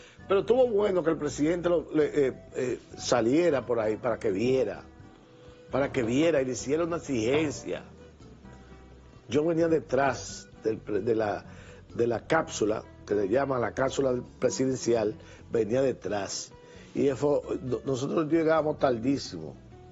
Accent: San Francisco de Macorís, Duarte, Dominican Republic; born there; en San Francisco Macorís, mi pueblo, donde yo nací.

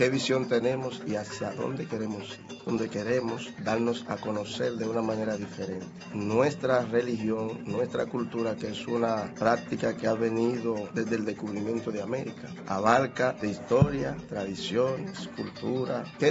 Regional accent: Padre Las Casas, Azua, Dominican Republic; Yo soy del sur de la República Dominicana, del Padre Las Casas de Azua, la tierra de … como se conoce por allá.

